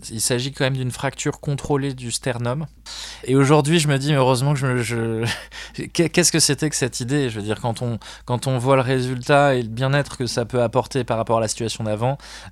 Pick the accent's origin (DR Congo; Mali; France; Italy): France; Paris, Île-de-France; Je suis originaire de Paris.